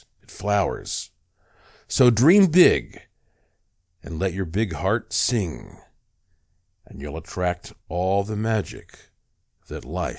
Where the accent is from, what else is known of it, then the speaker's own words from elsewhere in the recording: Asheville, North Carolina, United States; My hometown, Asheville, North Carolina, has WWNC